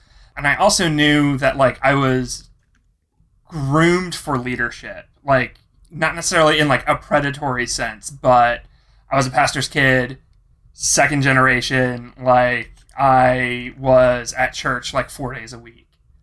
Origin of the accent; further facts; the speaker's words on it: Philadelphia, Pennsylvania, United States; I grew up in Philadelphia. I'm currently in Maryland.